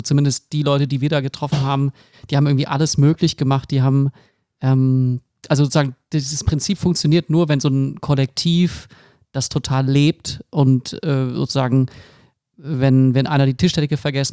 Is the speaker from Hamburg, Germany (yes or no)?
no; Bonn, North Rhine-Westphalia, Germany; Ich meine Heimatstadt Bonn.